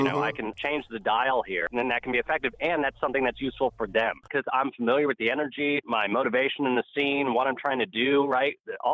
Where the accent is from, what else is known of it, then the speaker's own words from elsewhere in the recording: Los Angeles, California, United States; Born and raised in Los Angeles. Shout out to the Glendale homies.